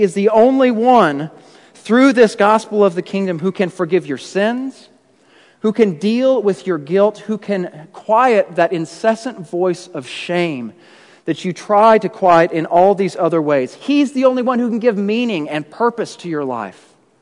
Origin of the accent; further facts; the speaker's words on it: Kansas City, Missouri, United States; also born or lived in Texas / Indiana; Many of you know that I grew up in Kansas City. We lived in Texas for a while, and then we lived in Indiana.